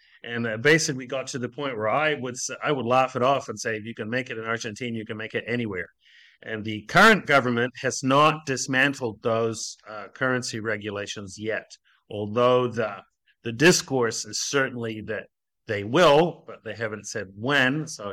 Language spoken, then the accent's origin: English; New Zealand; I'm from New Zealand.